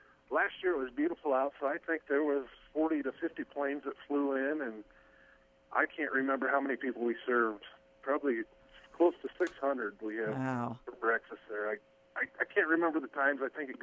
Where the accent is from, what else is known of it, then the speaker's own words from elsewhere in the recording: Audubon, Iowa, United States; Well, I was actually born and raised in Audubon.